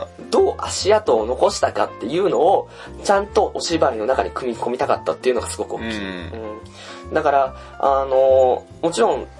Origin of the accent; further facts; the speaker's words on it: Asumigaoka, Chiba, Japan; 俺が生まれ育ったその、あすみが丘っていう町があるんだけど、千葉の。